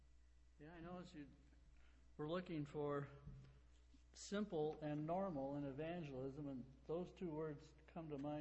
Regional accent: Billings, Montana, United States; born there; I was born in Billings, Montana, and attended church regularly.

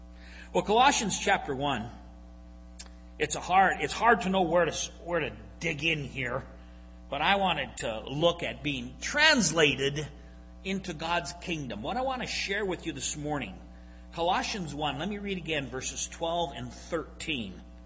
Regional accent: Anaconda, Montana, United States; I was raised in the Anaconda area. My earliest memories of life are of being in the bar with my dad.

